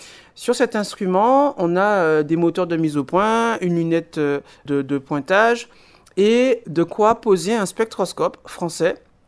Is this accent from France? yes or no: yes; Guadeloupe, France; comme je suis guadeloupéen